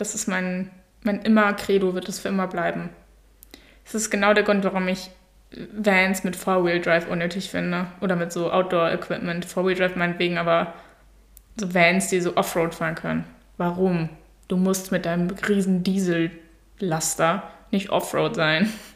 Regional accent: Germany; Als Deutscher ist man da ja aber auch natürlich, wir sind ja ganz streng, weil wir teilen Norddeutschland

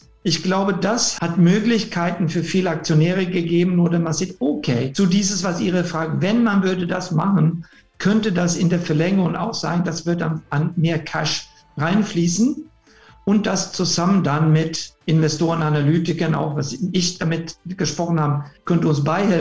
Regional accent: Sweden; German is a second language; bin Schwede ursprünglich

